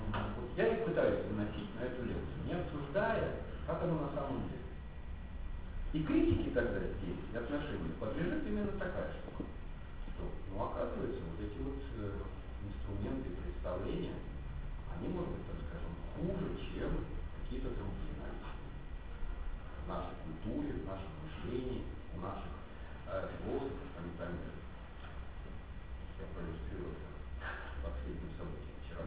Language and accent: Russian; Belarus; Мы белорусы. Я белорус